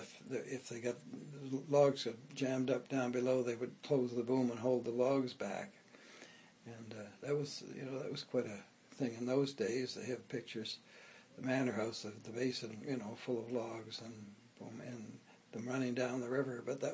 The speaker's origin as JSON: {"language": "English", "town": "Bedford", "region": "Nova Scotia", "country": "Canada", "tie": "born or raised there", "said": "So I've been retired a while, but I still have my memories of growing up in Bedford."}